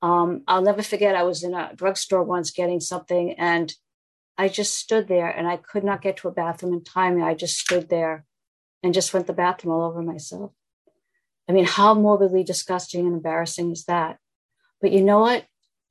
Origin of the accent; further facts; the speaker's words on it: Massachusetts, United States; I am from Massachusetts